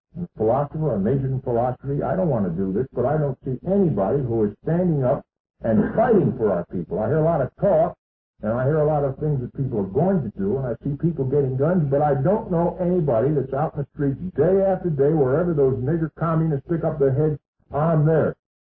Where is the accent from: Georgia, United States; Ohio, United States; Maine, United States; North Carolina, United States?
Maine, United States; I'm a Yankee from Maine